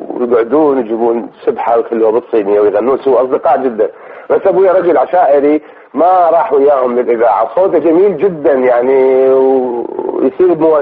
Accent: Nasiriyah, Dhi Qar, Iraq; also born or lived in Baghdad; أنا من مدينة الناصرية من الذيقار.

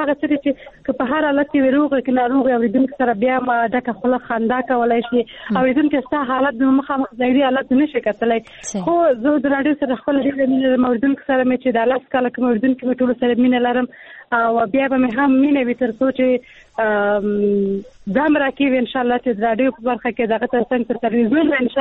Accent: Rodat, Nangarhar, Afghanistan; زه د ننګرهار د روداتو یم.

